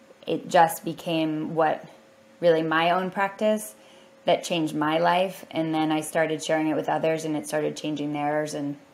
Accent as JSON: {"language": "English", "town": "Columbus", "region": "Ohio", "country": "United States", "tie": "born or raised there", "said": "Well, I came from Ohio, from Columbus, Ohio."}